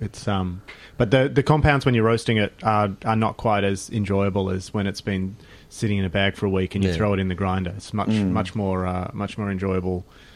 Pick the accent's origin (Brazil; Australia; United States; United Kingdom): Australia; Sydney, New South Wales; moved away as an adult; now in Melbourne, Australia; I'm not originally from Melbourne, I've moved here 10 years ago.